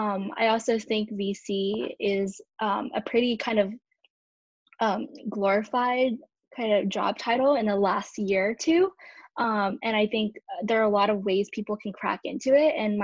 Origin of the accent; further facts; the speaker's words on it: California, United States; I grew up in the Bay Area